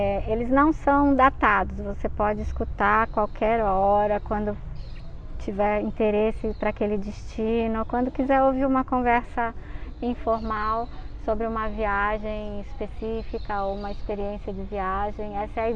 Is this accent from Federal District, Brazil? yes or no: no; São Paulo, Brazil; Como a gente é de São Paulo, a gente acabou ampliando bastante o destino São Paulo para quem mora na capital